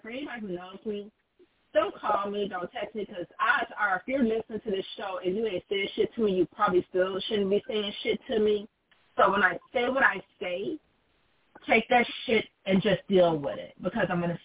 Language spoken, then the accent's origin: English; Detroit, Michigan, United States; I grew up in Detroit. I was not born here, but I grew up here.